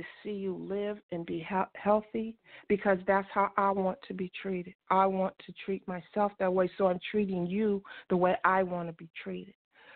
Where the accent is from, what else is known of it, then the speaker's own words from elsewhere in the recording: California, United States; I keep trying to tell him I'm from California. That's how we get down out here.